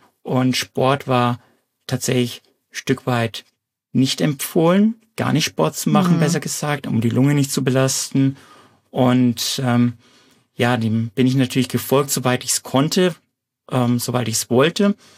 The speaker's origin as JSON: {"language": "German", "region": "Bavaria", "country": "Germany", "also_born_or_lived": "Munich", "moved": "yes", "said": "das sind 11 Jahre in der Region. Und an meinen Dialekt hört man sich. Ich bin eigentlich ursprünglich aus Mittelfranken. Hatte eine kleine Ecke gemacht über München. Und dann bin ich hier in der Nähe von Karlsruhe gelandet."}